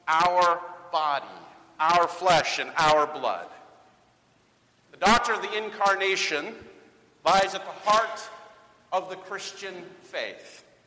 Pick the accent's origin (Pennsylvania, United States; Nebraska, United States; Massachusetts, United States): Pennsylvania, United States; Wilkinsburg; People ask me, where are you from? I tell them, Wilkinsburg. They have no idea where that is. So I say, usually, they don't know Wilkinsburg. Just outside Pittsburgh.